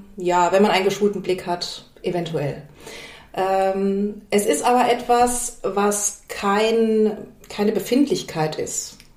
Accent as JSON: {"language": "German", "town": "Waltrop", "region": "North Rhine-Westphalia", "country": "Germany", "said": "Ich komme aus Waltrop"}